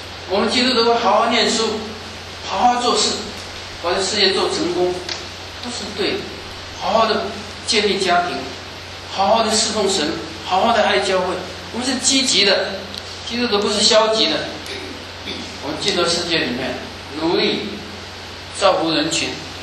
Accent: Guangdong, China; now in United States; 我是广东人，我知道我们是老华侨

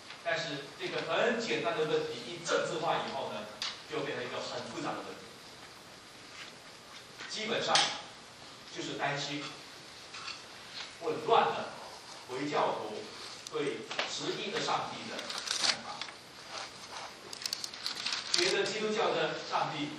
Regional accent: Malaysia; 我在马来西亚长大

